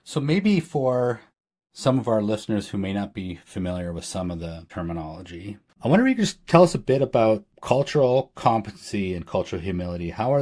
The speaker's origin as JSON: {"language": "English", "region": "Manitoba", "country": "Canada", "said": "or just Northern Manitoba, actually."}